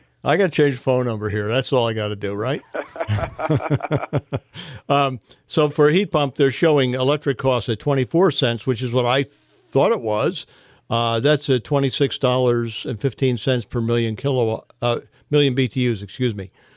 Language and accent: English; Ohio, United States; I grew up in Ohio